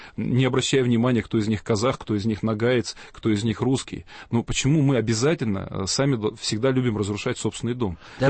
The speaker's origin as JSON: {"language": "Russian", "region": "Siberia", "country": "Russia", "said": "Как русский и как коренной сибиряк"}